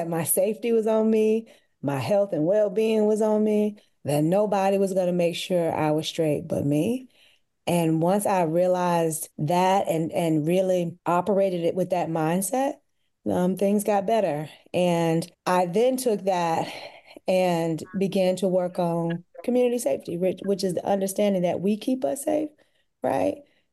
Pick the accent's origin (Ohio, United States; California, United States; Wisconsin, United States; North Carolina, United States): North Carolina, United States; I am from North Carolina